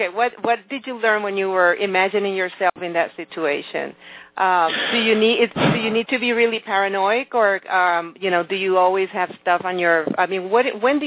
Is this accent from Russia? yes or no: no; Venezuela; Because, I come from a different era, and, you know, growing up in Venezuela, you know, you would actually, sometimes we wouldn't have powers, and sometimes we wouldn't have water